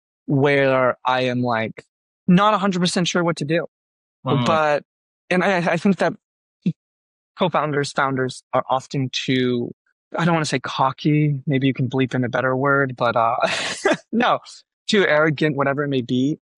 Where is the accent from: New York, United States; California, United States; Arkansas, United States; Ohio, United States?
New York, United States; so I am a New Yorker at heart, born and raised in the suburbs.